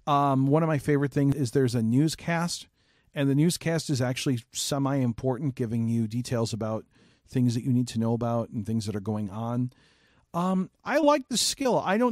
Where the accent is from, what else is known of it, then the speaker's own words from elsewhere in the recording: Chicago, Illinois, United States; I grew up in Chicago. I still live here.